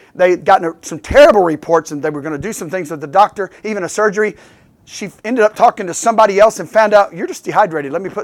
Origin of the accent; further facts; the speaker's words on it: Memphis, Tennessee, United States; I grew up in Memphis, Tennessee, a river city, river town, on the banks of the mighty Mississippi.